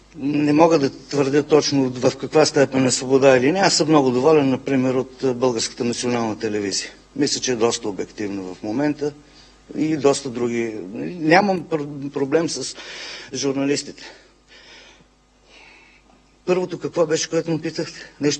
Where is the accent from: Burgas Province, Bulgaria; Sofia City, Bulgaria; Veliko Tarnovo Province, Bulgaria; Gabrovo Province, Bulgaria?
Gabrovo Province, Bulgaria; Gabrovo; born there; По случайност аз пък съм роден в Габрово.